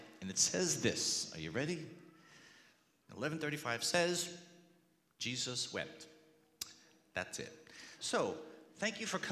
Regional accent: New Jersey, United States; And plus, I'm from New Jersey. Whenever I see a flash go off, I want to dive under a car.

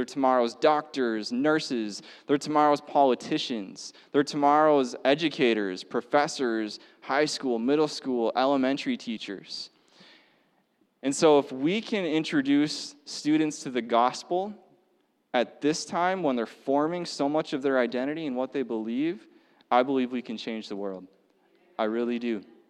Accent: Minnesota, United States; Awesome. Okay, see, I am a Minnesota boy, okay? I'm just going to be honest with you guys, all right? I grew up in Minnesota. I'm northern, like, Twin Cities, like, suburbs, all right?

